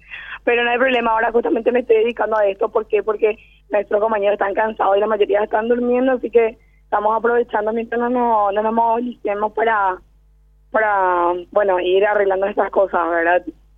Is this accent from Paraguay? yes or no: yes; Paraguay; nosotros somos el pueblo paraguayo